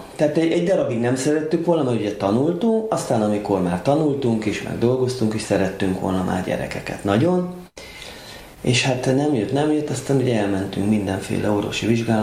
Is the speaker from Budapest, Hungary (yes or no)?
yes; Budapest, Hungary; A 17. kerületben születtem, és itt is nőttem fel. Jelenleg 46 éves vagyok